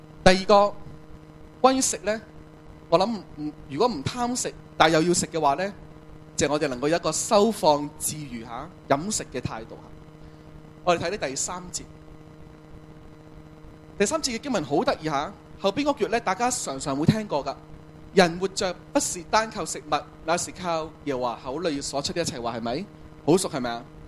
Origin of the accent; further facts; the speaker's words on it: Hong Kong; 再有就是今天我们香港人喝的东江水